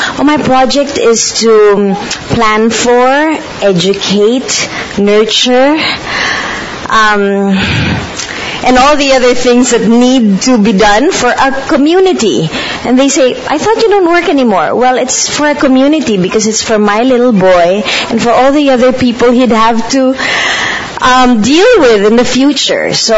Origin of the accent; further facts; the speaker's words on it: Philippines; I'm from the Philippines, and I used to work in advertising.